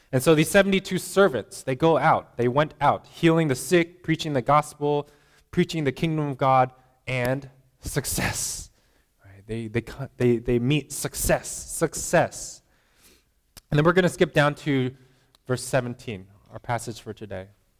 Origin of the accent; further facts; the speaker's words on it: Philadelphia, Pennsylvania, United States; So I grew up around Philadelphia, and you know, this is probably huge for them, right?